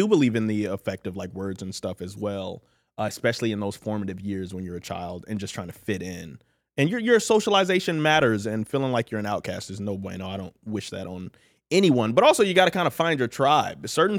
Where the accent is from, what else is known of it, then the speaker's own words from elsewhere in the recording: Mississippi, United States; I was in there bobbing and weaving because I'm from Mississippi. All I did was play around, run, jump in trees and crap like that.